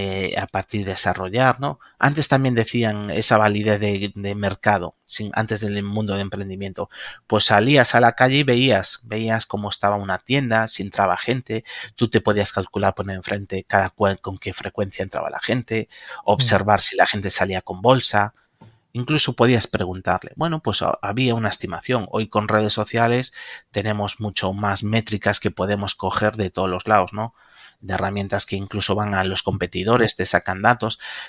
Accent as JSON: {"language": "Spanish", "region": "Galicia", "country": "Spain", "said": "los que somos gallegos, gracias al valor de muchos de nuestros abuelos que emigraron"}